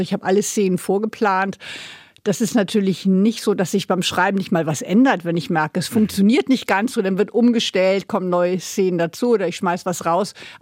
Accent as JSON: {"language": "German", "region": "Hamburg", "country": "Germany", "tie": "born or raised there", "said": "Ich bin so ein bisschen an der Elbe mit aufgewachsen. Meine Eltern stammen beinahe aus Altona, also sogar aus Mottenburg."}